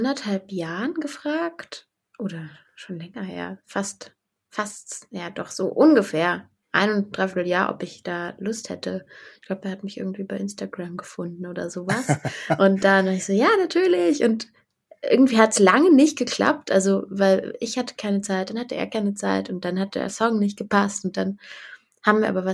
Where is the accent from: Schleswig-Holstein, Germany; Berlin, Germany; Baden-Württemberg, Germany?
Berlin, Germany; Okay, also ich komme aus Berlin, vom Stadtrand, vom nördlichen Stadtrand Berlins.